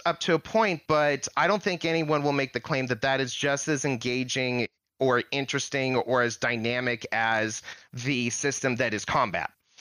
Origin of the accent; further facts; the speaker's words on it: California, United States; But me being Californian, my high school's mascot is Miner.